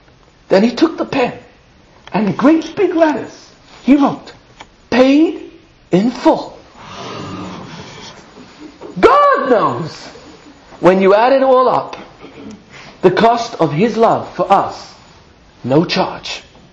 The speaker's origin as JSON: {"language": "English", "region": "England", "country": "United Kingdom", "tie": "born or raised there", "said": "I remember growing up in England"}